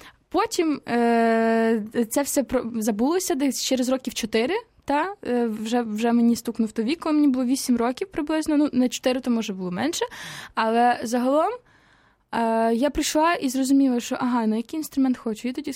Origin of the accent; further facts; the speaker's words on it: Khmelnytskyi, Khmelnytskyi Oblast, Ukraine; Так, я з Хмельницького, так, але завжди там зимові канікули, літні канікули я проводила в бабусі.